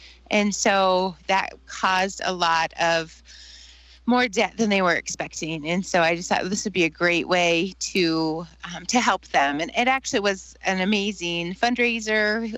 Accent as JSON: {"language": "English", "region": "South Dakota", "country": "United States", "tie": "born or raised there", "said": "So I love living in the Black Hills. I grew up in the Black Hills, and it's beautiful, and my family lives here, and it's just a wonderful place to live."}